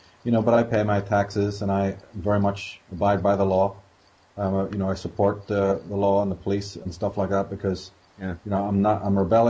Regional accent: Ireland; back then in the good old days when I grew up in Ireland

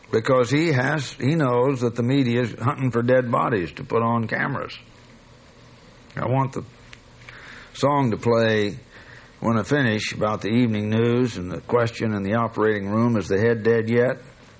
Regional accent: United States; And in case anybody doesn't know that I'm an American and which side I'm on

